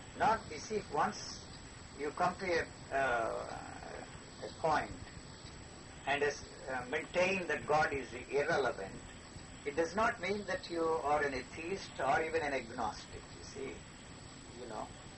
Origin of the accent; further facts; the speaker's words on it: Tamil Nadu, India; born there; South India. I was born in South India, Madras, very near Madras.